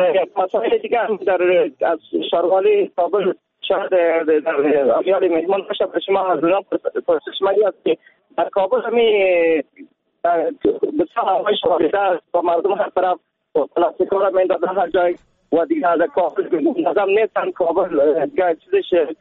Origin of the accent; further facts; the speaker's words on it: Badakhshan, Afghanistan; now in Kabul, Afghanistan; من از بدخشان هستم، لیکن از کابل صحبت میکنم.